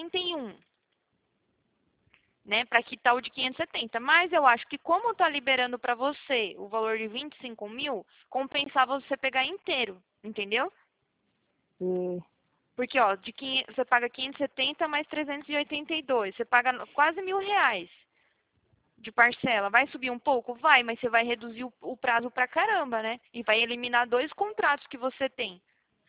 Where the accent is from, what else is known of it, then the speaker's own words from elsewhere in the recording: Salvador, Bahia, Brazil; now in São Paulo, Brazil; Eu fico aqui em São Paulo, interior de São Paulo, mas eu morava na Bahia, lá em Salvador